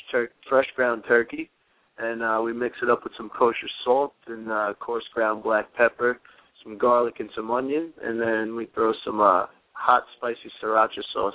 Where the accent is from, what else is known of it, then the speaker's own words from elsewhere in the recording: Bay Shore, New York, United States; I'm originally from Bayshore, New York.